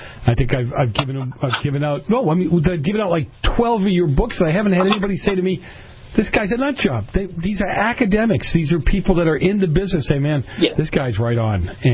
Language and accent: English; Boston, Massachusetts, United States; You know, I grew up in Boston, so that's where you played football, and you were outside all the time.